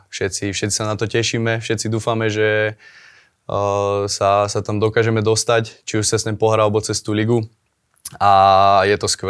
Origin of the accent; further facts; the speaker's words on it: Strážov, Žilina Region, Slovakia; keď hráš, čo ja viem, doma v Strážove, hráš proti Púchovu